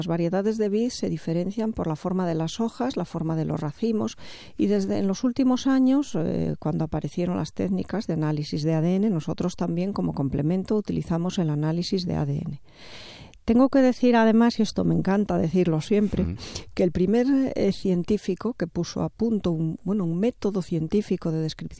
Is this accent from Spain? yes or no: yes; Asturias, Spain; porque es de mi tierra, de Asturias